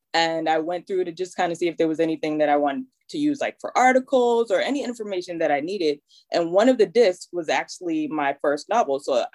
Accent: Dorchester, Massachusetts, United States; They were from Roxbury, you know, like 15 minutes from where I grew up in Dorchester

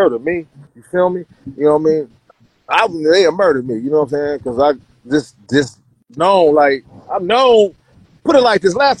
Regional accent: Toledo, Ohio, United States; Now, me, I'm from Ohio. I'm from Toledo. Now, you know what I'm saying? I'm like an hour from Detroit. Four from Chicago.

